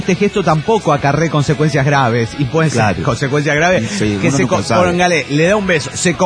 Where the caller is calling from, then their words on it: Dallas, Texas, United States; de Dallas, Texas